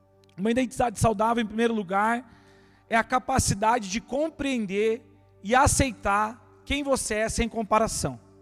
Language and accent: Portuguese; Piraquara, Paraná, Brazil; eu sou cria aqui de Piraquara. Toda a minha adolescência, início da minha vida adulta, eu morei aqui no Guarituba, pertinho aqui da igreja, ali na rua São José.